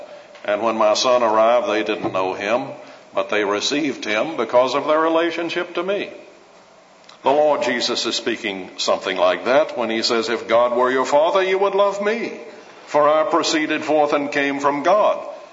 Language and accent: English; Alabama, United States; born there; most of you knew that I was born in Alabama.